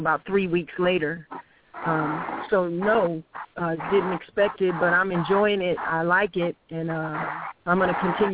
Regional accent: Los Angeles, California, United States; I'm from Los Angeles, and that's the only thing I've ever worked in is television.

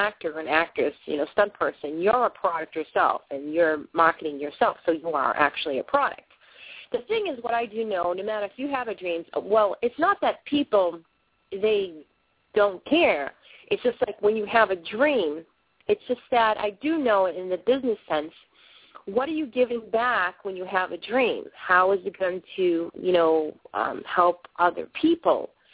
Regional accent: Boston, Massachusetts, United States; I come from Boston, and I'm not just talking about the suburbs. I've lived in the inner cities of Boston

